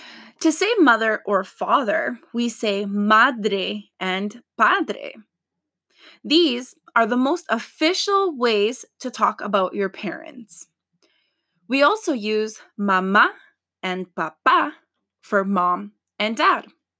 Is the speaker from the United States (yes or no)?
no; Canada; I am Latina and I feel it to the core, but I was born and raised in Canada